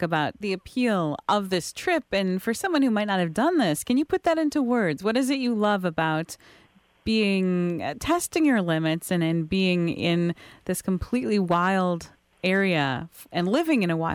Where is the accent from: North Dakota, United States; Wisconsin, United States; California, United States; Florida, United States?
Wisconsin, United States; Now, I'm from Wisconsin, and I've never been there. It's just a hop, skip, and a jump away